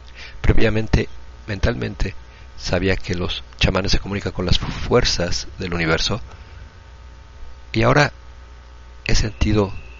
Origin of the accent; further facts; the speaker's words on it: Russia; Spanish is a second language; soy de Rusia, quiero compartir mi experiencia de un proyecto en este verano